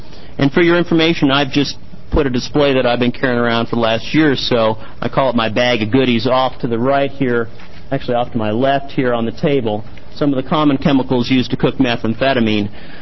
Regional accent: Oregon, United States; You see that little clipping I have from a tent that exploded in South Beach State Park in my hometown here last year.

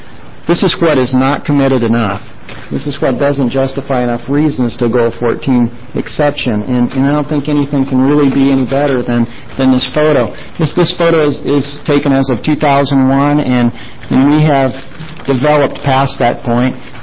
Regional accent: Portland, Oregon, United States; now in Hermiston, United States; You know, I grew up in the Portland area, and I moved to Hermiston when I was 25

